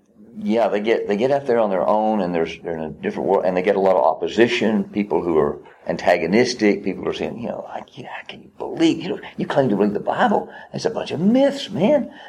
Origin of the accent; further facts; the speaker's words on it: Tellico, Tennessee, United States; also born or lived in Dallas; Well, I'm from Tellico originally.